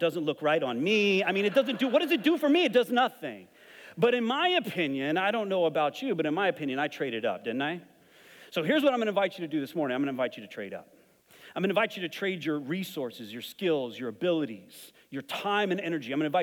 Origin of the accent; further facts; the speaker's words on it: Texas, United States; also born or lived in Albuquerque, New Mexico / Phoenix, Arizona; I grew up in West Texas. I lived in Albuquerque for a while.